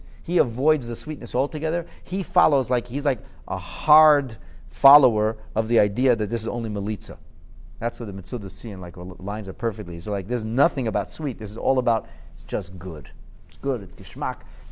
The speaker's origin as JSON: {"language": "English", "town": "Thornhill", "region": "Ontario", "country": "Canada", "said": "I'm actually from York Region, and the city is Vaughan, and the town or neighborhood is Thornhill."}